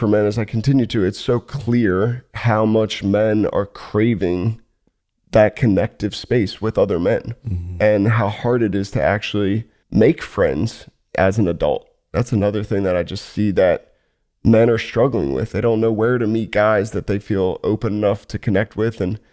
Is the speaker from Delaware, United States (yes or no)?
yes; Delaware, United States; You know, I grew up in Delaware. I very quickly realized like Delaware wasn't it.